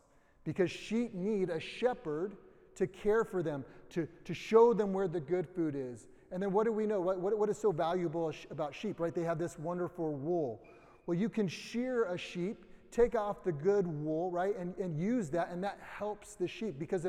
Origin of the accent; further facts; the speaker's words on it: Suisun City, California, United States; I think about 10-ish years old, growing up in California, Suisun City.